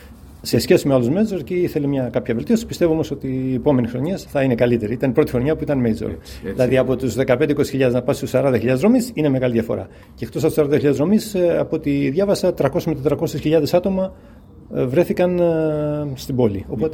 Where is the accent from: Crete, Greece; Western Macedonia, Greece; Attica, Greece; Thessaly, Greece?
Attica, Greece; Athens; Έρχομαι από την Αθήνα, καταγωγή από την Κρήτη. Αλλά εργάζομαι και δραστηριοποιούμε στην Αθήνα.